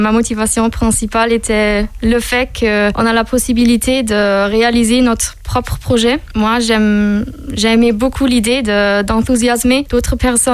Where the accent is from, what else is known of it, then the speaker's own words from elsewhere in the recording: Osnabrück, Lower Saxony, Germany; j'ai 25 ans et je viens de Osnabrück. Osnabrück est situé dans le nord-ouest de l'Allemagne